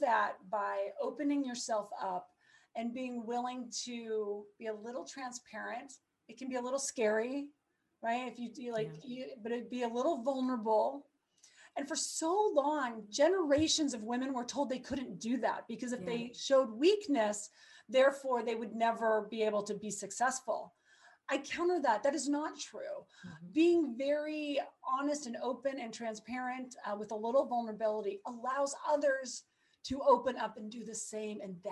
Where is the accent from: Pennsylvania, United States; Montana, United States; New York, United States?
Montana, United States; I grew up in Montana in a very different world than San Francisco, California.